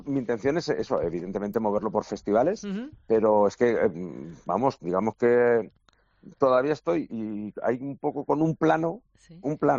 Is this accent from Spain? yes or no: yes; Zaragoza, Aragon, Spain; Bueno, es que, a ver, es mi tierra, es donde yo he crecido.